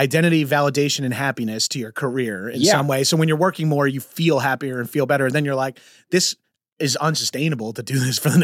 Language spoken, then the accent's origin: English; Long Island, New York, United States; I'm from Long Island where it's like 75% Jewish. I went to high school with 20 Joshes.